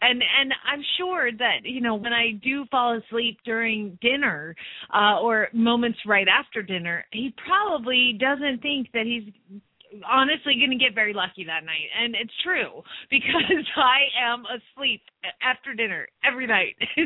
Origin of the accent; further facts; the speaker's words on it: Atlanta, Georgia, United States; Really, I'm from Georgia. I'm from Atlanta.